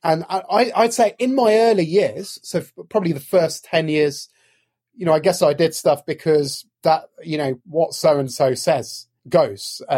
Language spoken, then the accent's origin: English; United Kingdom; So I was born here. I'm British, okay. As is my younger sister.